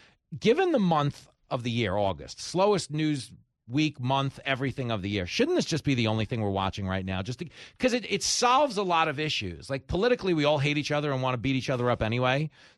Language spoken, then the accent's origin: English; New York City, New York, United States; And New Yorkers, this is the thing. The way we talk, because people really get hung up on Trump's words, we have no economy with words, meaning we just say stuff.